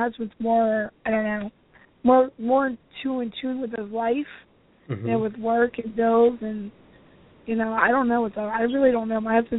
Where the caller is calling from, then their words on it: Florida, United States; I'm calling from Florida.